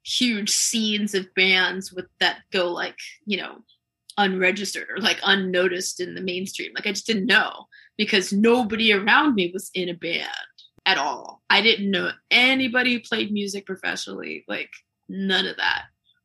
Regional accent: Columbia, Maryland, United States; So like I grew up in Columbia. Columbia was like, it was just a small town at the time.

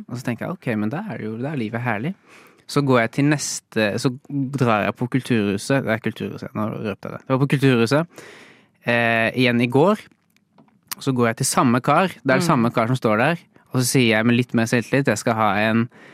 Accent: Arendal, Agder, Norway; For så vidt, ikke for skryte, men jeg er fra Arendal.

